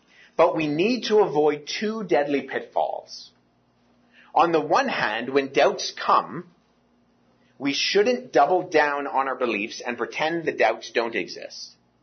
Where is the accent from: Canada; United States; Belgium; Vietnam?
Canada; Toronto, Ontario; I'm from Toronto, so we're Maple Leaf fans.